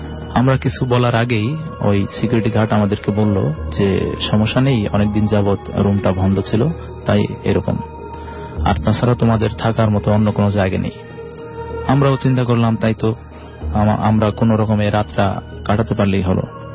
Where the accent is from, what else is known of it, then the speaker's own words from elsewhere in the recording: Madhupur, Dhaka Division, Bangladesh; আমি এসেছি টাঙ্গাইল মধুপুর থেকে